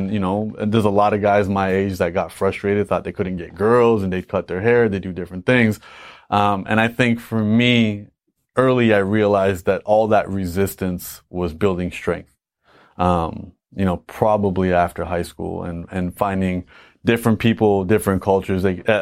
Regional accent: Canada; I was born and raised in Canada and my father wore a turban.

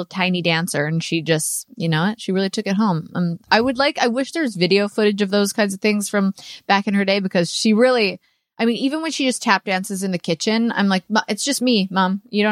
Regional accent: Canada; I'm Canadian.

